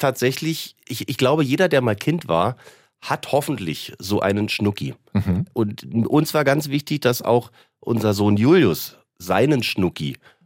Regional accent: Berlin, Germany; also born or lived in Potsdam; In der Schweiz habe ich immer gesagt, ja, ich komme aus Berlin. Gebürtig bin ich Potsdamer. Habe einfach eine sehr, sehr, sehr, sehr, sehr lange Zeit seit meiner frühesten Jugend eigentlich in Berlin verbracht und gelebt dann später auch.

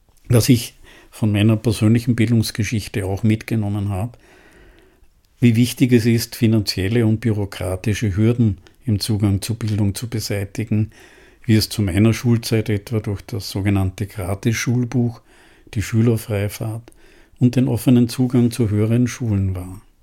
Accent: Tyrol, Austria; Ich bin in Tirol aufgewachsen

